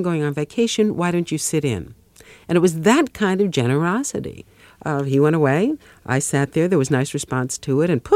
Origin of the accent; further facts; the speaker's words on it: New York, United States; I have a distinctive sound, and it is, you're right, I'm a New Yorker and I'm Jewish.